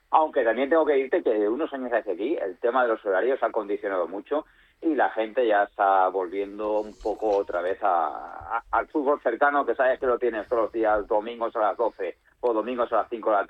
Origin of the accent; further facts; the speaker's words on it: Torrent, Valencian Community, Spain; de Torrent, como ciudadano aquí, mi ciudad y mi pueblo, yo le llamo pueblo, tengo muchos recuerdos